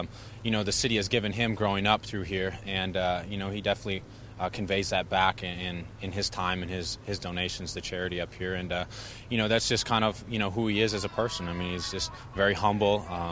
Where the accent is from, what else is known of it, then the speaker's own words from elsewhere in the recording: Minnesota, United States; Obviously, growing up in Minnesota, Larry Fitzgerald is a well-known person around here and a role model for younger kids.